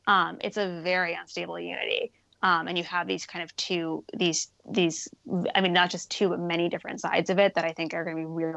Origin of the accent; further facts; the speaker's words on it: Cambridge, Massachusetts, United States; where I grew up in Cambridge, it's playing out.